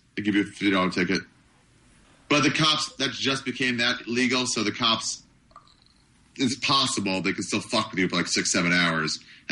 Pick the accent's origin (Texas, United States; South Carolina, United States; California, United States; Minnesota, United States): California, United States; Los Angeles; I'm like, I'm from Los Angeles.